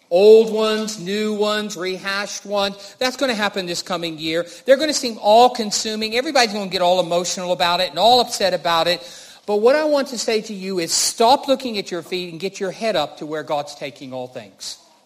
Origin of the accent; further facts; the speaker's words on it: Colorado, United States; I remember when I grew up in Colorado, one of the things I loved to do was to go walk around in the Rocky Mountains